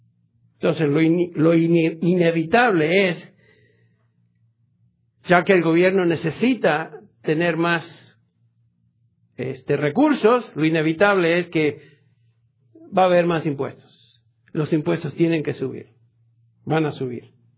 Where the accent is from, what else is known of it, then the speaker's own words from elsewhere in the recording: Argentina; moved away; Yo vine de Argentina hace muchos años.